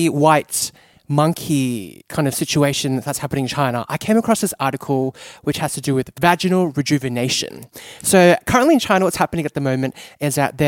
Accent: Australia; accent: Aussie; I came from an Australian background, I sound white, I sound very Aussie.

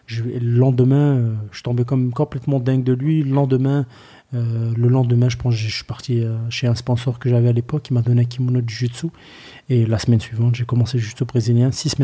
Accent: Grand Est, France; Mais moi, je suis natif de la Lorraine. Ça veut dire que c'est juste à côté. C'est une région de la France qui est juste à côté.

